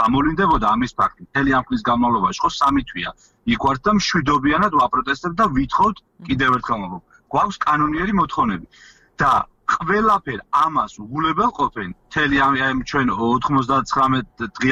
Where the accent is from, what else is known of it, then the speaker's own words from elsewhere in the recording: Tvishi, Racha-Lechkhumi and Kvemo Svaneti, Georgia; პირადად მე სოფელ ტვიში წარმოვადგენ. მოგეხსენებათ სოფელი ტვიში ლეჩხუმში მდებარეობს.